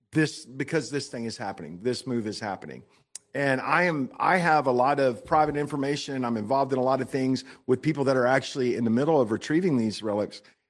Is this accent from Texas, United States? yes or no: yes; Glen Rose, Texas, United States; There are five of them that was brought from Glen Rose, Texas, which is my hometown.